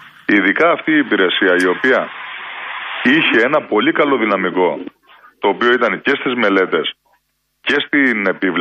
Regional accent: Crete, Greece; Επειδή εγώ έρχομαι από την Κρήτη και στην Κρήτη έχουμε ίσως το μικρότερο πρόβλημα σε σχέση με αυτό το κομμάτι

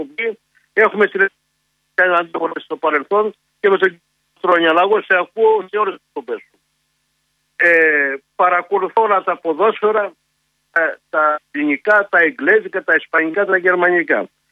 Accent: Athens, Attica, Greece; Εγώ τώρα σαν Αθηναίος, σαν Παθηναϊκός

